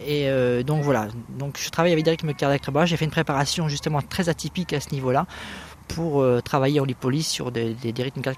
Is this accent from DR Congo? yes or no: no; France; je traverse la Manche pour rentrer chez moi en France.